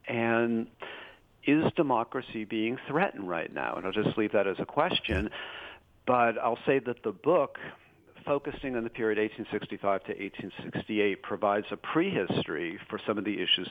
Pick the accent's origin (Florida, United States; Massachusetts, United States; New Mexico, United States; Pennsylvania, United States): Massachusetts, United States; Boston; places like Massachusetts, for example, which actually is my home state. I'm from the Boston area.